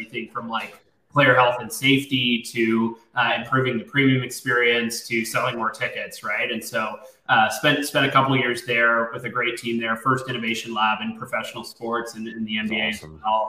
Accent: Toronto, Ontario, Canada; now in United States; Born and raised in Toronto originally, so I'm a Canadian.

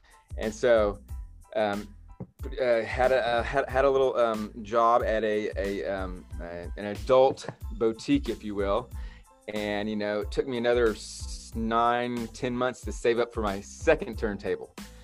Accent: Florida, United States; also born or lived in Louisiana / Colorado / Oklahoma; DJ name, and I was born in Louisiana. My dad was in the military, so he traveled around. So I was raised in Florida, Louisiana, Colorado, Oklahoma

